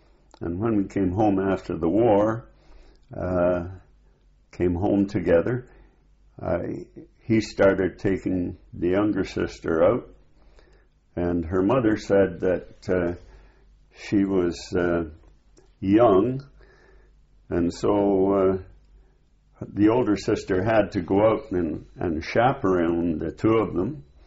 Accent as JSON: {"language": "English", "country": "Canada", "said": "But because we came from the same city, we came from Canada, we became very good friends."}